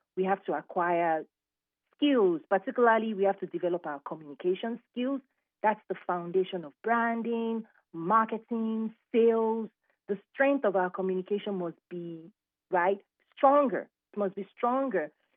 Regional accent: Nigeria; moved away as an adult; now in United States; So I'm a Nigerian-American. I came to the U.S. Several years ago to pursue my master's.

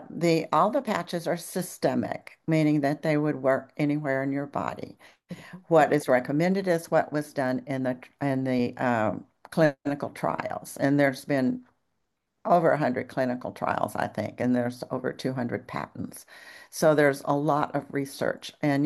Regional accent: Texas, United States; she lives just 30 miles from where I grew up in Texas.

